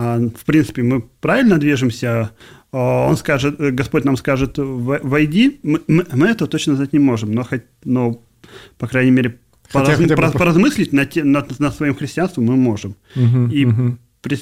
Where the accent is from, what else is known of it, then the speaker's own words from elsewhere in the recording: Russia; Я родился в России, я русский, следовательно, я православный.